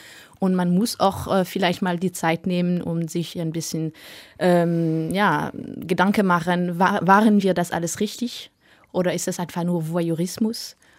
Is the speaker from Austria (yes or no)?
no; France; German is a second language; Und das hätte ich mich als Französin auch natürlich sehr gehofft.